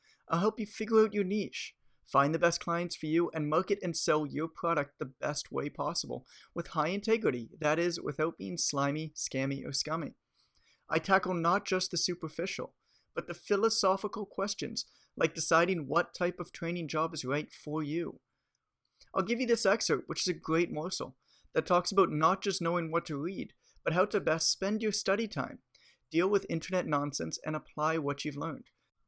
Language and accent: English; Toronto, Ontario, Canada; I'm back in my hometown of Toronto enjoying the warm weather